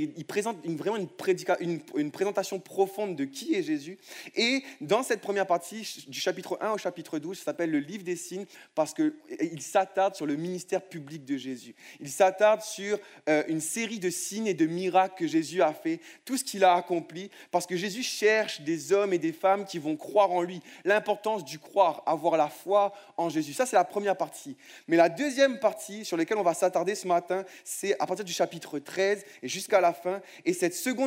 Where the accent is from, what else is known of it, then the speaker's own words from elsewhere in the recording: Réunion; also born or lived in France; now in Longueuil, Canada; Je viens de France, okay, je viens de l'île de La Réunion, mais j'ai aussi grandi, une partie de ma vie j'étais en France